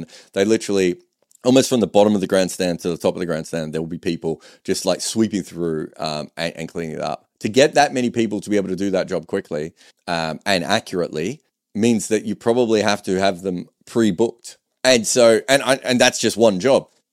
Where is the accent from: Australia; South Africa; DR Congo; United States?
Australia; I say this as an Australian cricketer who sledged